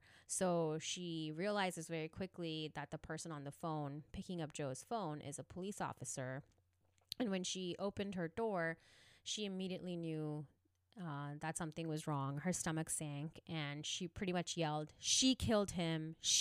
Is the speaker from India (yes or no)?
yes; India; Anu is Indian, and being Indian myself, I know we're sort of behind on like mental health progress.